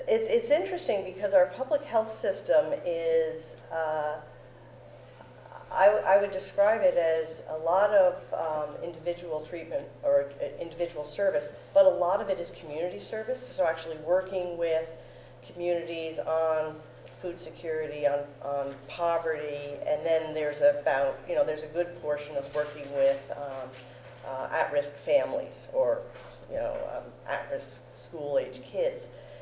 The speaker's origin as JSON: {"language": "English", "country": "United States", "moved": "yes", "lives_now": "Canada", "said": "I'm actually from the United States. I've lived in Canada for 25 years"}